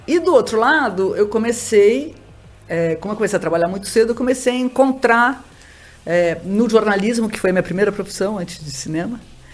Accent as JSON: {"language": "Portuguese", "region": "Mato Grosso", "country": "Brazil", "tie": "born or raised there", "also_born_or_lived": "Campinas", "said": "a família da minha mãe são de fazendeiros do Mato Grosso. Então, eu passei a infância e a adolescência em fazendas bem rústicas no Mato Grosso."}